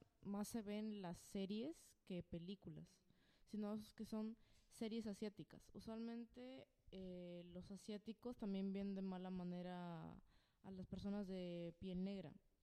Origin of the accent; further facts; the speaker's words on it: Peru; Sin embargo, en Perú, de donde vengo, también aún hay racismo